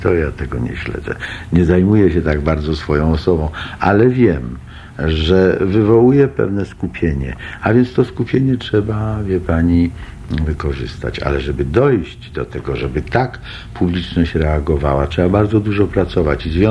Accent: Pidhaitsi, Ternopil Oblast, Ukraine; Ja z Lwowa w stronę Tarnopola. Ja jestem z Podhajec.

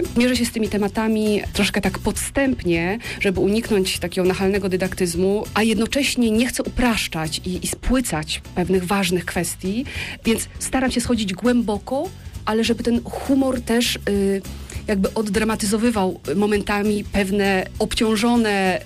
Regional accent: Poznań, Greater Poland Voivodeship, Poland; moved away as an adult; also born or lived in Italy / Brazil; urodziłam się w Polsce, tutaj się wychowałam, skończyłam szkołę średnią i uczelnię właśnie w Poznaniu, historię sztuki, a potem zwiałam zwyczajnie, najpierw do Włoch, chyba 10 czy 11 lat we Włoszech mieszkałam, potem do Brazylii.

